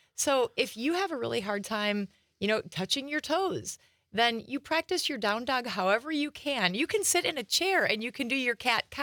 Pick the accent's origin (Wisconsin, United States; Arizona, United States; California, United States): Wisconsin, United States; Kaukauna; I grew up here in Kaukauna, so just south of here.